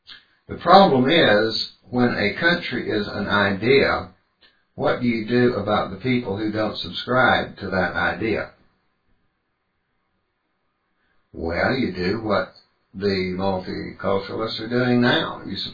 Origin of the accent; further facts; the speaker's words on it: Pontiac, South Carolina, United States; Now, I was raised in Pontiac, South Carolina.